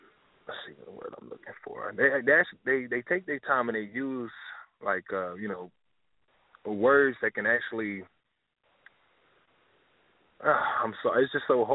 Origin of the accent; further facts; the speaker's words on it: Lake Charles, Louisiana, United States; Yes, ma'am. Lake Charles, Louisiana.